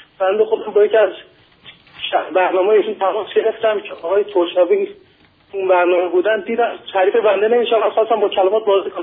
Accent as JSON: {"language": "Persian", "town": "Ardabil", "region": "Ardabil Province", "country": "Iran", "said": "بنده خودم اردبیلی هستم و بیشتر اردبیل از فامیلای بنده هستم."}